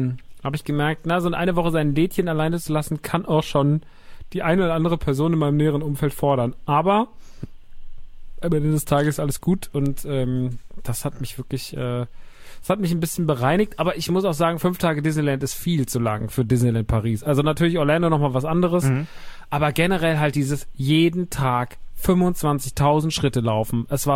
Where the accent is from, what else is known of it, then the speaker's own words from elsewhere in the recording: Rodgau, Hesse, Germany; in Rottgau, Jügsheim, meiner alten Heimat, wo ich ursprünglich herkomme, wo meine Mama immer noch wohnt.